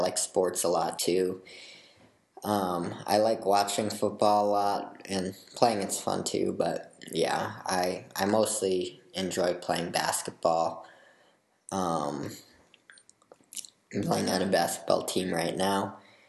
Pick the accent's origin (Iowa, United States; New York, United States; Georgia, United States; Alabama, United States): New York, United States; Rochester; now in Utah, United States; I'm 16 and I'm from Rochester, New York. Currently I'm living in Utah 'cause I'm going to school here. But yeah, Rochester's where my home is.